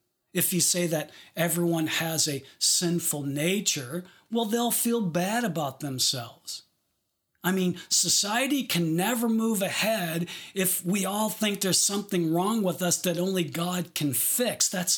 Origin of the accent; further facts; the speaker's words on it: Detroit, Michigan, United States; As I said to you earlier, I grew up in Detroit, so lots of my illustrations involve automotive references.